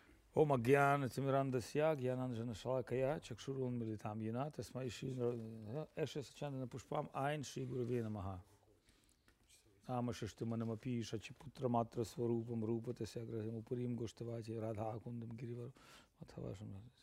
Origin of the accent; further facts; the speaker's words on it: Saint Petersburg, Russia; Я сам из Питера, питерцев ненавижу, конечно